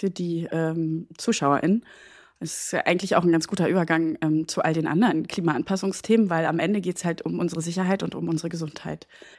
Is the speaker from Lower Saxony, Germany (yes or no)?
no; Cottbus, Brandenburg, Germany; Ich komme ja aus Cottbus und bin entsprechend leidenschaftlicher Fan des FC Energie Cottbus.